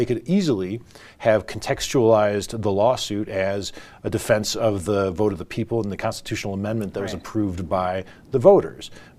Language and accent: English; Illinois, United States; You know, I grew up in Cook County, Illinois, right, just outside of Chicago